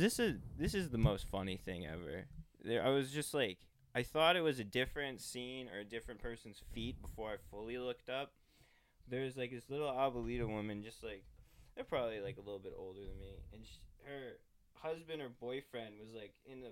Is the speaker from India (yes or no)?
no; Scotland, United Kingdom; Because I'm coming into the middle ground as a Scot, and it just, I don't look like any of them